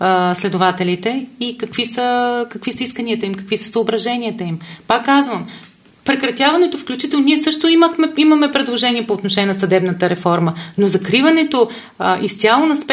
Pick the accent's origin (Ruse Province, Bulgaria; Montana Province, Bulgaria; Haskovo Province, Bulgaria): Montana Province, Bulgaria; Lom; born there; Аз съм родена в Лом